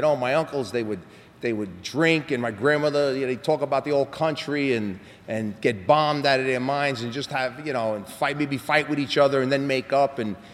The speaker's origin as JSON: {"language": "English", "town": "New York City", "region": "New York", "country": "United States", "tie": "born or raised there", "accent": "New York", "said": "I was brought up in New York, and you know that. You know, you can tell by my accent."}